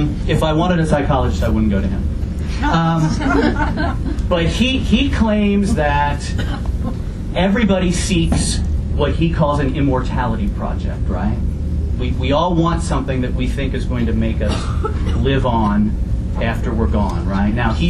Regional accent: Cincinnati, Ohio, United States; I mentioned growing up in Cincinnati, and I moved back, and I went to graduate school in Cincinnati.

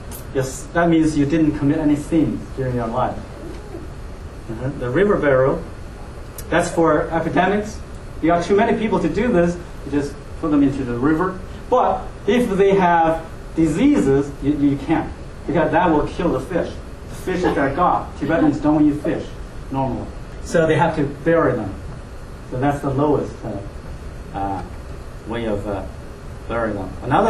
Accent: United States; Because there, as an American, I can go up by myself, not with the team.

